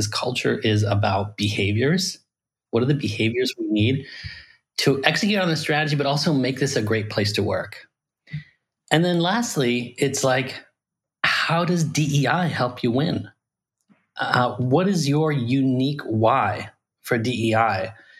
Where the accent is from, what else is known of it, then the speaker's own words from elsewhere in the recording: Iran; also born or lived in Paris / Louisiana; now in United States; I'm from Iran originally. I was, but I lived all over the world. I lived in Paris for a while. And while I was in Paris, a big revolution happened in our country. And we kind of fled and came to the US. And so I went straight from Paris to a rural town in Louisiana